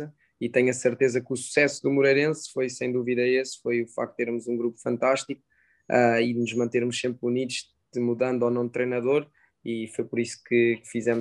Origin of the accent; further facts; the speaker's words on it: Lisbon, Portugal; moved away; eu sou natural de Lisboa, e há 12 anos que não estava aqui